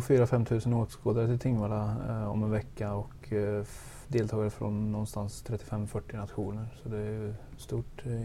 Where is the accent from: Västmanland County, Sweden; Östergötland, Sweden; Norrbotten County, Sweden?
Östergötland, Sweden; Finspång; Jag är östgöte från början. Jag kommer från en liten ort i Östergötland som heter Finspång.